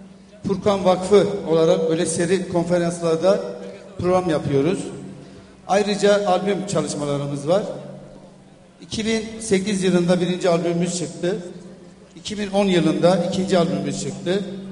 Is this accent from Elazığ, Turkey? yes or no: yes; Elazığ, Turkey; now in Adana, Turkey; Aslen Elazığlıyım. Şu anda Adana'da oturmaktayım.